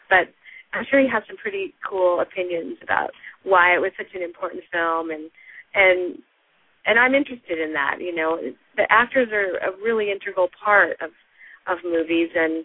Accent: Tulsa, Oklahoma, United States; Oh, yeah, I'm going to go to Tulsa, which is my hometown, at some point this fall.

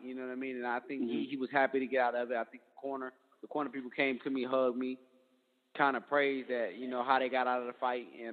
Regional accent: Detroit, Michigan, United States; I mean, like I said, I'm from Detroit, man. There's nobody and nothing in this world that I fear.

